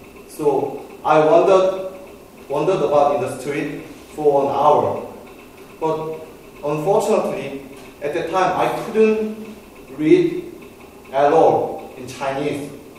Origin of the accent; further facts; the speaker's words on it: South Korea; English is a second language; So I answered, "I'm from Korea."